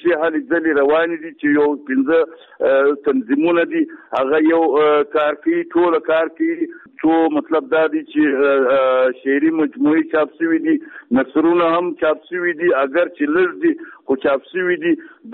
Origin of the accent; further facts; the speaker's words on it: Chaman, Balochistan, Pakistan; now in Quetta, Pakistan; موږ چمن ته راکډه شوي یو. بیا د هغه وخت په چمن کې اوسېدلو تقریبا تر ډېره پورې اوس مطلب زما ټاټوبی چې دی چمن دی، خو دا وخت یې په کوټه کې اوسې.